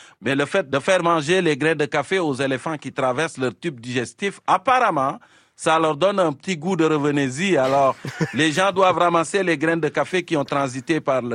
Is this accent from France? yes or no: no; Fatick, Senegal; Moi, je viens du Sénégal, je suis un serreur du centre du pays, de la région de Fatick.